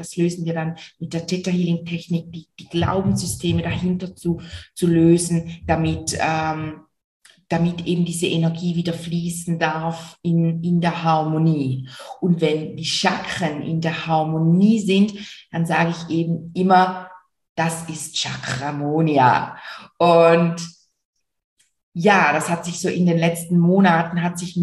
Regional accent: Switzerland; wie du vielleicht hörst, bestimmt hörst du es, komme ich aus der Schweiz, aus der wunderschönen Schweiz. Und ich habe hier in St. Gallen meine Praxis

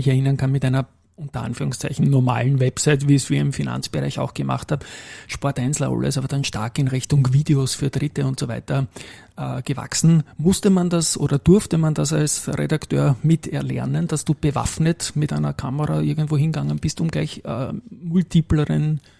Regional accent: Lower Austria, Austria; Ich bin Niederösterreicher, ja. Wohne in Baden

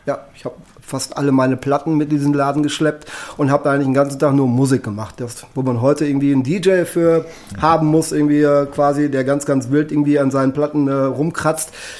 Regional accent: North Rhine-Westphalia, Germany; Ich komme aus dem Sauerland.

